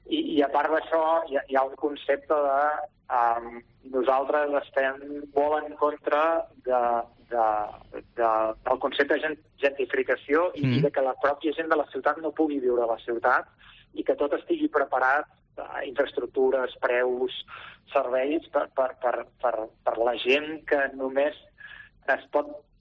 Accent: Manresa, Catalonia, Spain; bàsicament perquè nosaltres som de Manresa

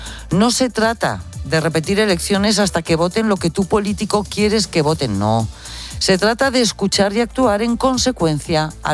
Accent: Spain; los españoles somos los accionistas de España

